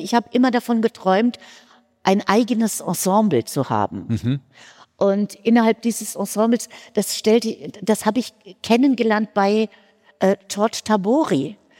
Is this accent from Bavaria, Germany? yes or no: no; Frankfurt, Hesse, Germany; die kommt aus Frankfurt, die Göttin der Jagd. Ich konnte meinen Dialekt plötzlich wieder einbringen